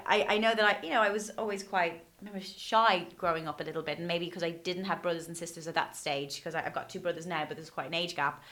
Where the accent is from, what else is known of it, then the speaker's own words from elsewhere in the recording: Bray, Leinster, Ireland; I came from Bray County Wicklow, and very few people went to DCU from where I was from